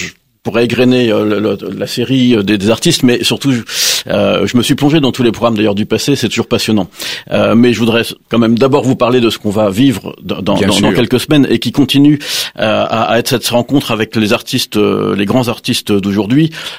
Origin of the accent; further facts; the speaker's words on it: Île-de-France, France; Je viens du Val d'Oise et je le revendique.